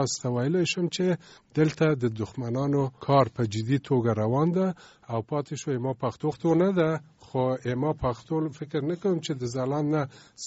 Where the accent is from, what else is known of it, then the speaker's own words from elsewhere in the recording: Afghanistan; افتخار لرم چې زه افغان یم او زه مسلمان یم